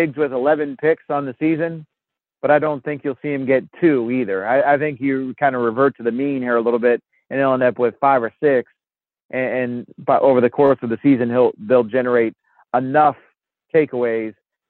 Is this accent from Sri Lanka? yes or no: no; Massachusetts, United States; Well, my dad, I grew up in Massachusetts. My dad was a Giants fan.